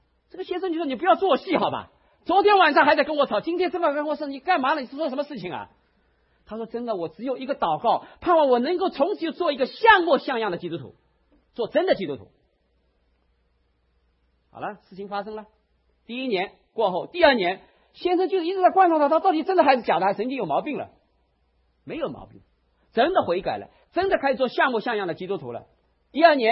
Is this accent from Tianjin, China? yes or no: no; Shanghai, China; 我们上海人说她门槛很精啊